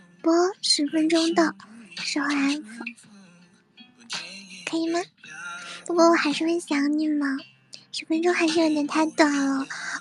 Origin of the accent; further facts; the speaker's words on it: Sichuan, China; 安逸在四川，我们四川这边是舒不舒服的意思。